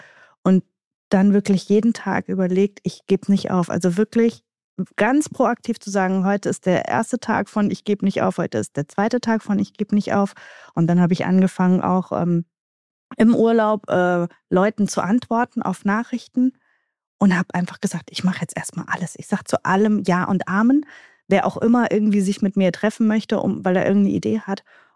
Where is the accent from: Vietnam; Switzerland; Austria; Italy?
Italy; ich bin ja Italienerin